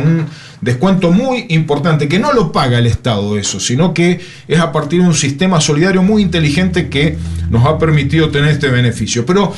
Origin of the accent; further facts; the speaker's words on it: Rodeo del Medio, Mendoza, Argentina; yo soy de Rodó del Medio, no estoy viviendo allá